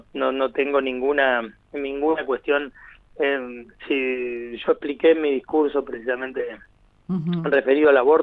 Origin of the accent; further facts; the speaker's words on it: La Plata, Buenos Aires Province, Argentina; el caso del obispo de La Plata, de donde yo soy